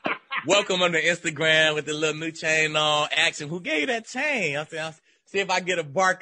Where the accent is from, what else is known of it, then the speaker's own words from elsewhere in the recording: Dallas, Texas, United States; We both from Dallas. I'm saying he from the South, I'm from the North.